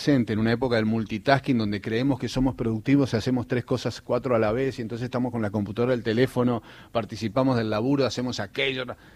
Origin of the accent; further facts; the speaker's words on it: Santa Fe, Argentina; now in Buenos Aires, Argentina; cuando yo vine a Buenos Aires de Santa Fe